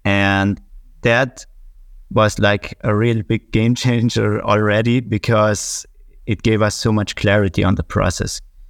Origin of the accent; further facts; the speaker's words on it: northern Italy, Italy; first language German; English is a second language; I'm from Italy, actually a northern part of Italy. And we speak German where we live and not actually Italian. Italian is our second language.